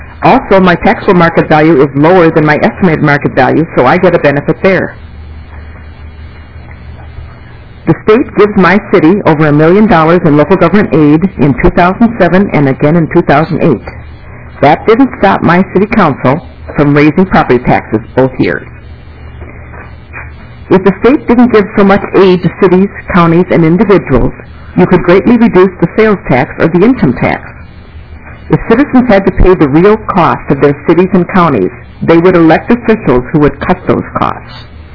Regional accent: Brooklyn Center, Minnesota, United States; I'm from Brooklyn Center, and I'm a council member in Brooklyn Center.

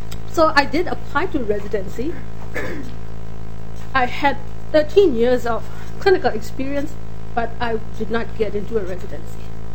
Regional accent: Myanmar; moved away as an adult; now in United States; I am a physician from Burma, and I'm a Burmese American. I'm a citizen, a U.S. citizen. I had a thriving practice in Burma, but I followed my parents to become an immigrant.

